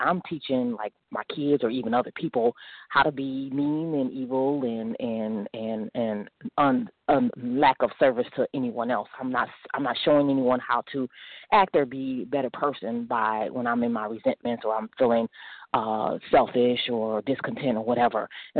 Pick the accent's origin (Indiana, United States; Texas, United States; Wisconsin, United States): Wisconsin, United States; from Wisconsin, recovered overeater.